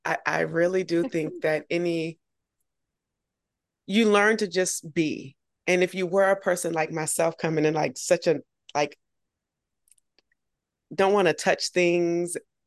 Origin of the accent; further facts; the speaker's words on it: Augusta, Georgia, United States; I grew up in Augusta, Georgia